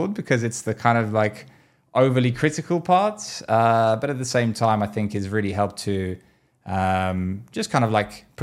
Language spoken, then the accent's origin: English; London, United Kingdom; also born or lived in Lithuania; I was born in Lithuania, but I grew up in the UK, right. In London.